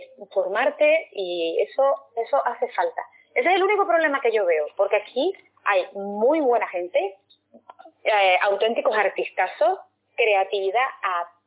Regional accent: Canary Islands, Spain; No entienden, no nos quieren porque somos canarios

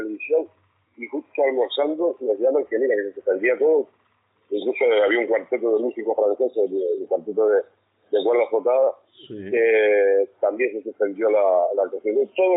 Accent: Canary Islands, Spain; born there; now in Puerto Lajas, Spain; yo no vivo en Tenerife. Yo nací en Tenerife, que vine en Tenerife, ya voy a buscar en Tenerife. Yo vivo en Puerto Laja.

